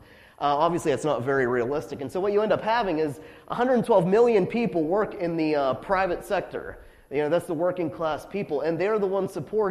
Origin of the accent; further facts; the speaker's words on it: Atwood, Pennsylvania, United States; You know, I grew up in Atwood over here